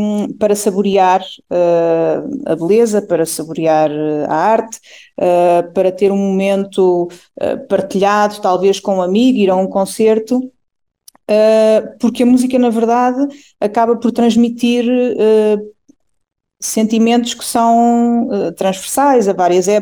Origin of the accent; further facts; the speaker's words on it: Minde, Santarém, Portugal; eu sou de Mindo.